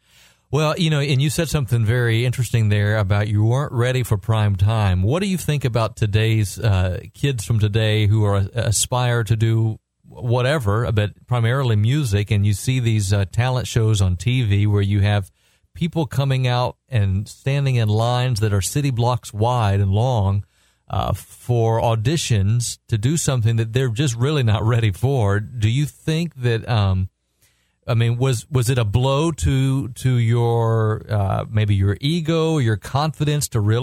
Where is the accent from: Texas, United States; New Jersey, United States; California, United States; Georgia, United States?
Georgia, United States; now in North Carolina, United States; Well, I am originally from Georgia, but when I moved to North Carolina, where I currently live